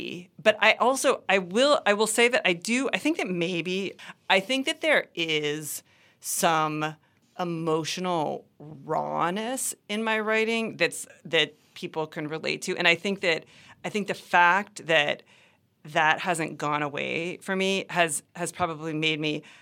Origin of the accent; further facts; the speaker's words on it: Midwest, United States; I'm a second child. I'm from the Midwest. Like, my expectations were not that high.